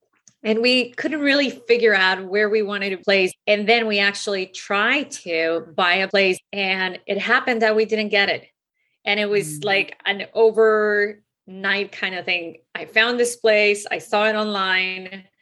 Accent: Guatemala; now in Miami, United States; I am originally from Guatemala. And so it was very close to go from Miami to Guatemala.

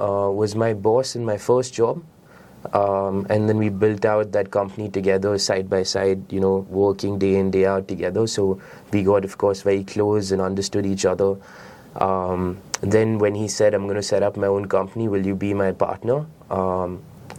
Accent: Delhi, India; also born or lived in Singapore; I was born and brought up in Delhi. I was chose to go to Singapore because it was, you know, close by, financial hub, seemed like a good place.

